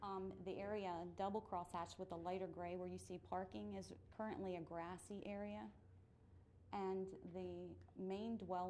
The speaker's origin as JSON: {"language": "English", "town": "Milford", "region": "Delaware", "country": "United States", "said": "from Milford, Delaware."}